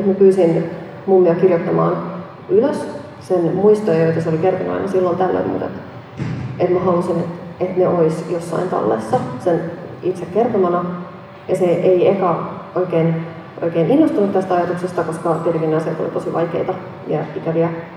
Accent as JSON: {"language": "Finnish", "town": "Helsinki", "region": "Uusimaa", "country": "Finland", "said": "me kotona puhuttiin viroa, ja mä oon siis Helsingistä kotoisin. Isovanhemmat asuivat Virossa, ja mä luulin, että me ollaan virolaisia"}